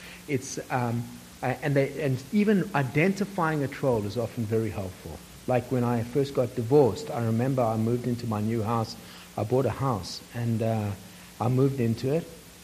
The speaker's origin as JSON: {"language": "English", "country": "South Africa", "said": "Now, I come from South Africa, and in South Africa, there was a lot of fighting."}